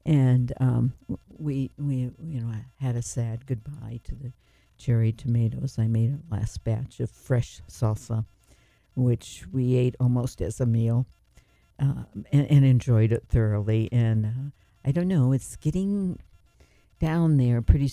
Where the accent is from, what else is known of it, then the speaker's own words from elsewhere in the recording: Midwest, United States; Growing up in the Midwest, we always said Carmel.